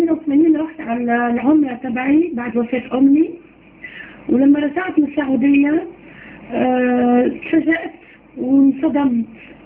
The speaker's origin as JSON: {"language": "Arabic", "country": "Tunisia", "said": "أنا من تونس. صرت مسيحية حوالي 4 سنوات."}